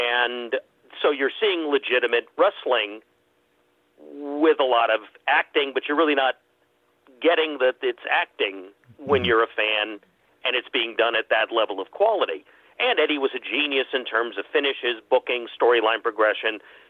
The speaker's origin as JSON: {"language": "English", "town": "Miami", "region": "Florida", "country": "United States", "tie": "born or raised there", "said": "Well, in my case, I grew up in Miami, Florida, as you noted, and I discovered wrestling there in the mid-60s"}